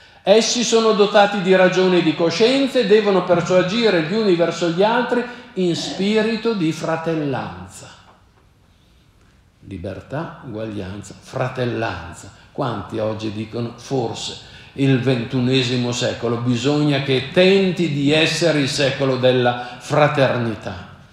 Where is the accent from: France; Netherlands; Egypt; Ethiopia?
Ethiopia; Se qualcuno mi chiede di che etnia sono, io dico: io sono etiope